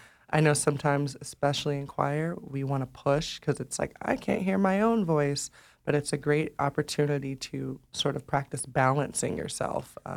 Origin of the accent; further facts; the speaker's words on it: Tacoma, Washington, United States; now in Portland, United States; I grew up in Tacoma, Washington. I've lived here in Portland for the past 10 years, actually going on 11.